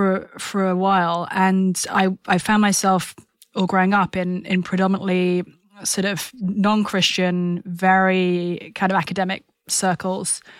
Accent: United Kingdom; I come from the UK, which some may have deduced from my accent.

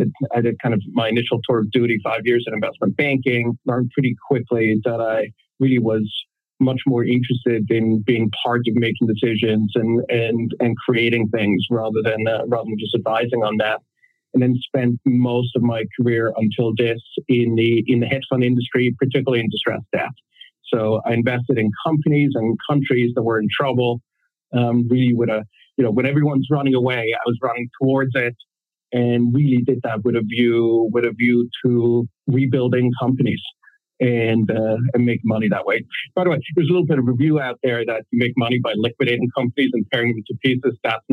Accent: Switzerland; moved away as an adult; also born or lived in Philadelphia / New York / London; I grew up in Switzerland, always wanted to live in the States and finally managed to do so for college. Went to school in Philadelphia and then managed to live in New York for a while, in London, and now here.

